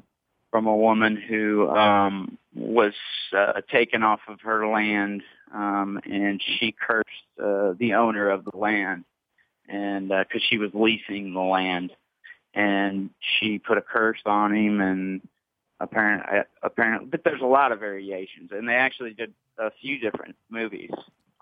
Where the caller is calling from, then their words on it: Adams, Tennessee, United States; Hey, I'm calling from Adams, Tennessee.